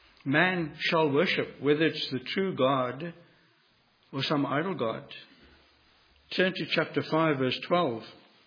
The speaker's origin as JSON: {"language": "English", "town": "Cape Town", "region": "Western Cape", "country": "South Africa", "tie": "born or raised there", "said": "I grew up in Cape Town, South Africa, and we had these corner shops"}